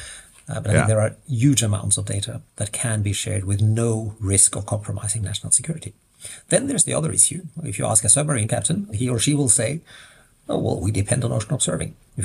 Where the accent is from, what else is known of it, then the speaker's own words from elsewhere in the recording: Norway; I'm not saying this because it's my home country, but it's Norway